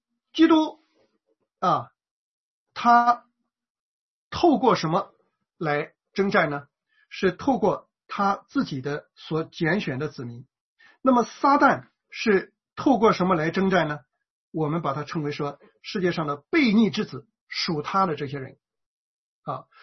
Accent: China; 那么这件事情呢，对咱们中国人来说啊，太直接了啊，太明显了，太清楚了。

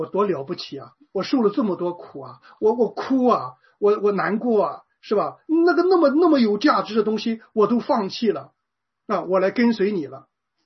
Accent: China; 这个我小的时候在这个国内的家庭教会里面

